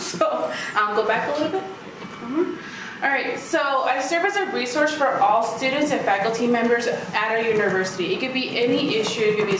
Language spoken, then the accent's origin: English; Reno, Nevada, United States; I grew up here in Reno, Nevada. This is my home, this is my place.